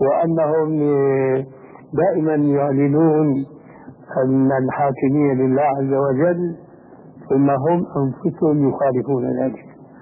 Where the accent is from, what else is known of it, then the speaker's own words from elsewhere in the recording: Syria; كما يقول العام عندنا في سوريا